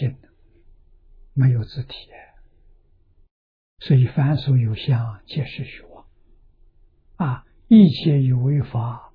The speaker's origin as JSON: {"language": "Chinese", "region": "Anhui", "country": "China", "tie": "born or raised there", "said": "我在我的老家在安徽，我回到老家出生的地方去看，这个村庄 在过去还像个样子"}